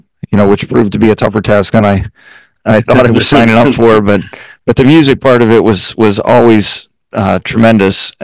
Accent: Altoona, Pennsylvania, United States; I was born and raised in Altoona, Pennsylvania. I went to college in Youngstown, Ohio, which was about 3 hours to the west.

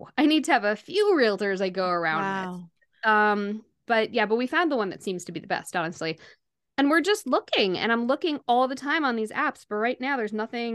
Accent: New York, United States; now in St Albans, United Kingdom; I'm from New York.

